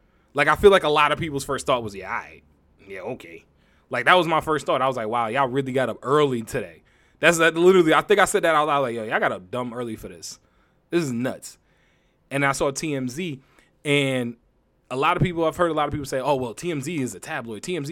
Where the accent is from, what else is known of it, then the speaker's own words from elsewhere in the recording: Connecticut, United States; I mean, I grew up in Connecticut. I live in Connecticut now.